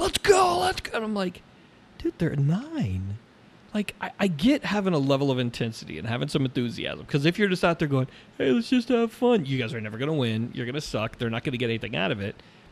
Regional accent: Miami, Florida, United States; We grew up in Miami.

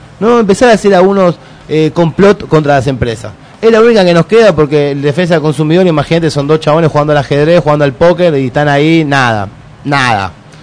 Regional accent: Argentina; no tenemos memoria como pueblo argentino y argentina, ¿no?

